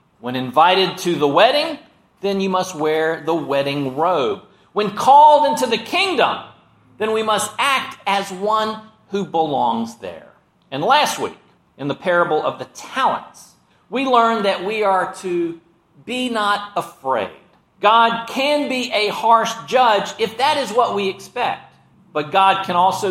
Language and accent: English; Gulf Coast, United States; For me, growing up on the Gulf Coast and spending lots of time in the water, the scariest movie of all came out in 1975.